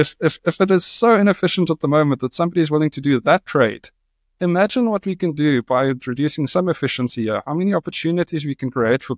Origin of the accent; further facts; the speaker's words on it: South Africa; But it's also been my experience for 35 years as a South African